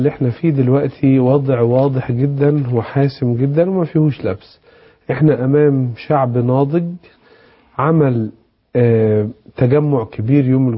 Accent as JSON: {"language": "Arabic", "country": "Egypt", "said": "انا وكمواطن مصري"}